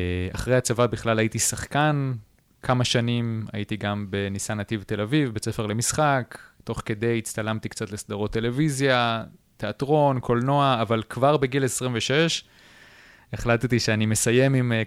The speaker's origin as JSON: {"language": "Hebrew", "town": "Gan Shmuel", "region": "Haifa District", "country": "Israel", "tie": "born or raised there", "said": "אני גדלתי בקיבוץ גן שמואל, יש לי אמא תימנייה מבית דתי מסורתי, אבא חילוני אשכנזי. גדלתי בקיבוץ שהוא בסך הכל קיבוץ חילוני"}